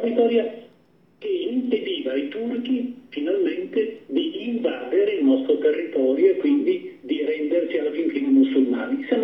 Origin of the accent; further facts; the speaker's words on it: Pellestrina, Veneto, Italy; born there; Pellestrina, dove io sono nato, quindi.